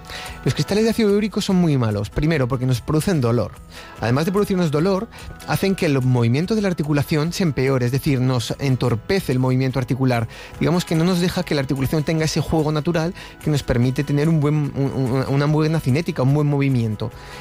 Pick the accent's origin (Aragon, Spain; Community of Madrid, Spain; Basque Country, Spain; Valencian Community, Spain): Aragon, Spain; Claro, decíamos, sí, sí, es nuestro, es de aquí, de Aragón